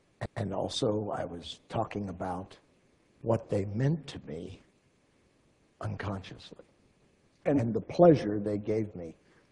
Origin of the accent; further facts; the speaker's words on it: Ohio, United States; also born or lived in London; but I was from Ohio, you know, this was tough stuff for me.